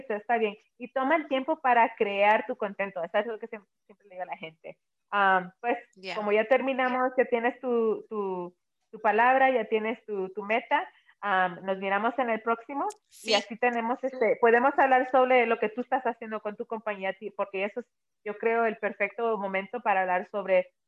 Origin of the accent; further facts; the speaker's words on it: El Salvador; now in United States; yo soy de El Salvador